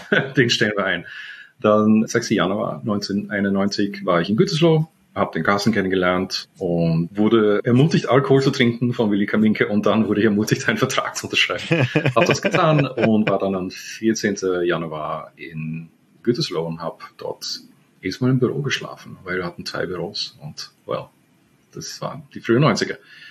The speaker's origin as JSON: {"language": "German", "country": "Netherlands", "tie": "born or raised there", "accent": "Viennese", "said": "Habe auch übrigens 11 Jahre in Wien gewohnt und bin mit einer Wienerin verheiratet, deswegen habe ich einen Wiener Akzent. Aber auf jeden Fall bin aufgewachsen in den Niederlanden"}